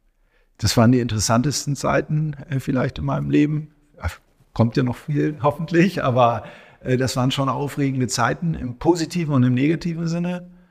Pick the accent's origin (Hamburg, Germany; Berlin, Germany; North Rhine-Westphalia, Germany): Hamburg, Germany; Ja, ich bin in Hamburg aufgewachsen, habe da meine Banklehre gemacht, BWL studiert in Hamburg